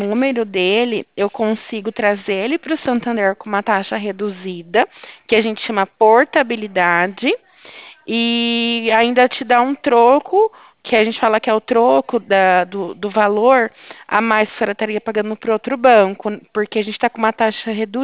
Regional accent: Porto Ferreira, São Paulo, Brazil; Eu sou de Porto Ferreira.

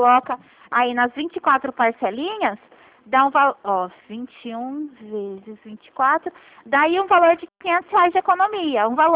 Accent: Ribeirão Preto, São Paulo, Brazil; eu também sou aqui de Ribeirão, né?

